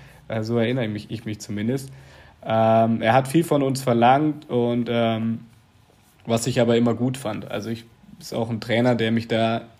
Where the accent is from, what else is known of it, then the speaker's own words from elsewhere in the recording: Berlin, Germany; Vor allem ich auch als Berliner Junge